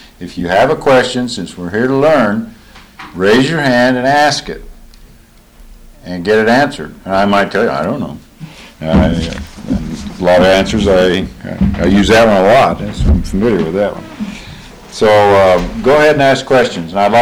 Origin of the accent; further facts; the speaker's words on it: St. George, Utah, United States; I was born and raised in St. George, Utah. And if you say it right, if you've been down that part of the country, it's St. George.